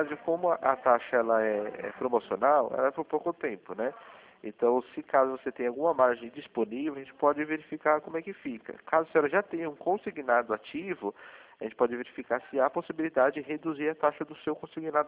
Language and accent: Portuguese; São Paulo, Brazil; eu sou de São Paulo, aí o DDD é 41, né?